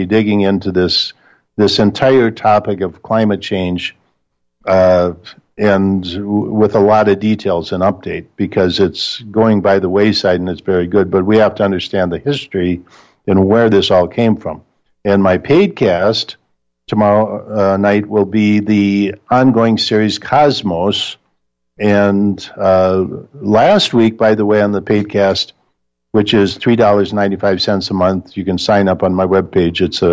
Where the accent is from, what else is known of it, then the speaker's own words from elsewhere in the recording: Minnesota, United States; Yeah, one thing I can tell you from living, you know, I grew up in Minnesota